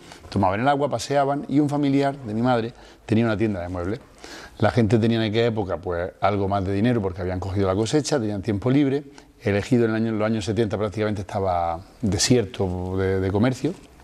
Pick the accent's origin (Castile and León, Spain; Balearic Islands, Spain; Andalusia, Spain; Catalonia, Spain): Catalonia, Spain; Barcelona; Nací en realidad en Barcelona, soy emigrante. Hijo orgulloso de emigrante, u orgulloso hijo.